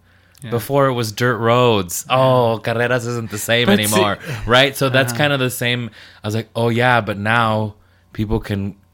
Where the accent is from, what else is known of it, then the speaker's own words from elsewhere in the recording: United States; And this is my opinion as an American, and I'm so American because to me America is the center of the universe.